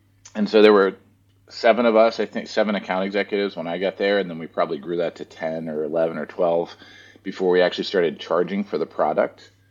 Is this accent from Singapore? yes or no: no; East Coast, United States; I grew up on the East Coast. I went to school on the East Coast in North Carolina.